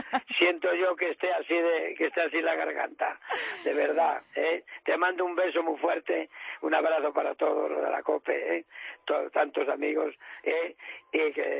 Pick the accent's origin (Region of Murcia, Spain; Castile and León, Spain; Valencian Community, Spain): Castile and León, Spain; Ávila; un turnedo de ternera, no puede ser otra manera, de Ávila, de mi tierra, qué maravilla